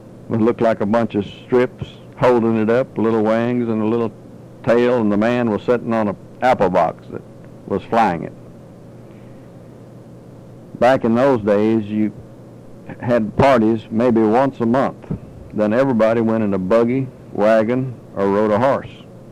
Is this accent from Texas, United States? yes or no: yes; Guy, Texas, United States; born there; I was born in Guy, Texas, 1909.